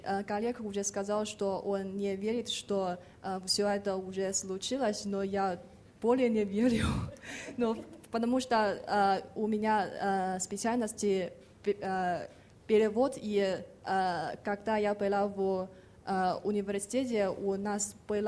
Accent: Beijing, China; Russian is a second language; я приехала из Пекина

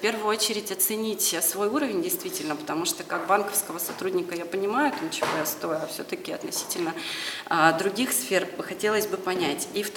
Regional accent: Chelyabinsk, Chelyabinsk Oblast, Russia; я из Челябинска, 31 год, замужем, двое деток.

